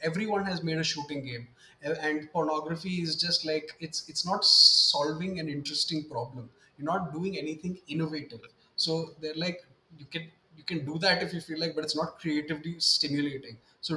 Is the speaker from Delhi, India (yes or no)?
yes; Delhi, India; I've been born and raised in Delhi all my life.